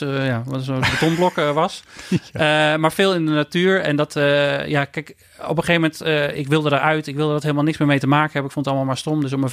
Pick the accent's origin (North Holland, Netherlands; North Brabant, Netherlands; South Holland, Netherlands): North Brabant, Netherlands; Eindhoven; ik ben opgegroeid in Eindhoven. En aan de oostkant, als ik het goed zeg.